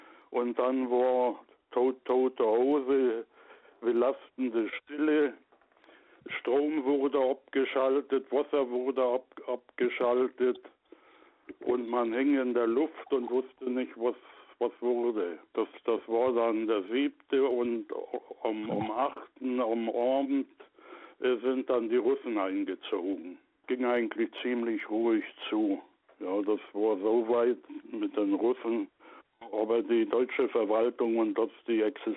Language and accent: German; Wałbrzych, Lower Silesian Voivodeship, Poland; now in Germany; weil das Waldenburg, wo ich herstamme, das liegt im Bergland drin, umrand vom Bergland und davor ist die niederschlesische Ebene.